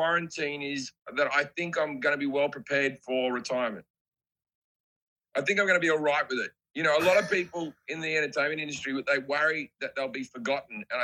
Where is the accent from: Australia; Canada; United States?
Australia; no, it's just, I'm just Australian.